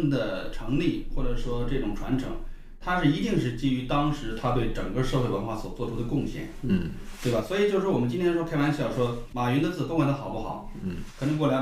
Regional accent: China; 我觉得好像我们中国人对这个。这个概念比较宽泛一点

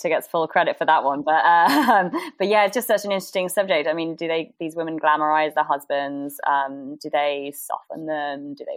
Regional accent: South West England, United Kingdom; I grew up in Somerset countryside

